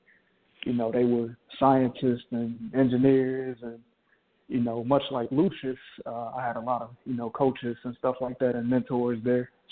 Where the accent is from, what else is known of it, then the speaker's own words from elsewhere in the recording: Chicago, Illinois, United States; Growing up in Chicago, I grew up on the South Side, so it was a very humbling experience for me.